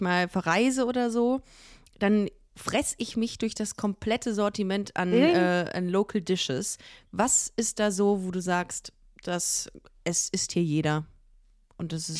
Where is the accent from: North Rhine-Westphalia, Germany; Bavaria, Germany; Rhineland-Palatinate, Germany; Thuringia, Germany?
North Rhine-Westphalia, Germany; Ich brauche irgendwie mein Dom und meine Heimat, mein NRW, so. Ganz furchtbar eigentlich, aber auch wiederum total schön, weil irgendwie fühle ich mich wirklich hier zu Hause.